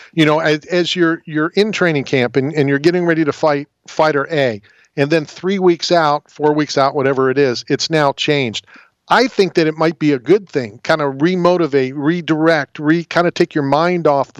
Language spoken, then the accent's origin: English; Philadelphia, Pennsylvania, United States; And because I'm from Philly, I can go get all the cheesesteaks I want for 6 hours.